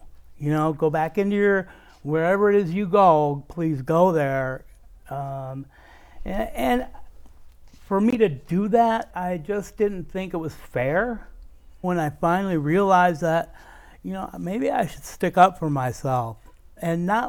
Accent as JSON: {"language": "English", "town": "Rochester", "region": "Minnesota", "country": "United States", "tie": "born there", "said": "I was born in Rochester, Minnesota."}